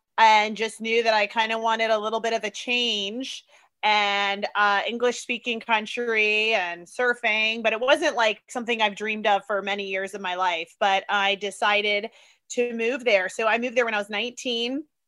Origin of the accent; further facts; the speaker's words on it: San Diego, California, United States; also born or lived in Sydney, Australia; I'm from San Diego, and then I lived in Sydney, Australia for 10 years.